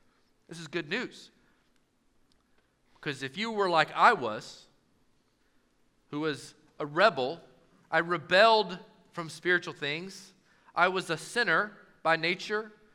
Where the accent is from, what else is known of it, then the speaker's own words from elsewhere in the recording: Knoxville, Tennessee, United States; I'm from South Knoxville, Tennessee. No one from my family went to college but me.